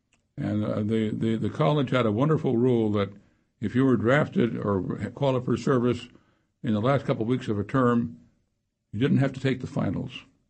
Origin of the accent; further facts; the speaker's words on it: Scarsdale, New York, United States; also born or lived in California; Yeah, I was born in California. I grew up in a town called Scarsdale, New York. I finished high school there in 1941.